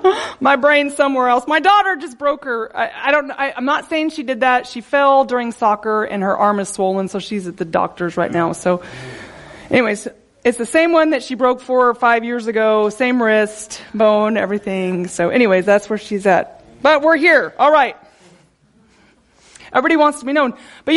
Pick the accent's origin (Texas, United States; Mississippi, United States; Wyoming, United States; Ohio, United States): Texas, United States; So I am from Texas, and when I was home in Texas, when Matt and I were first married